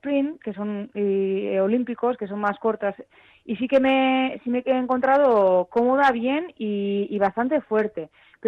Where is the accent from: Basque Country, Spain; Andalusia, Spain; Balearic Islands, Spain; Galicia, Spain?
Basque Country, Spain; Bilbao; now in Zumaia, Spain; Yo hace unos años ya que vivo en Gipuzkoa, en Zumaia, pero bueno, yo soy de Bilbao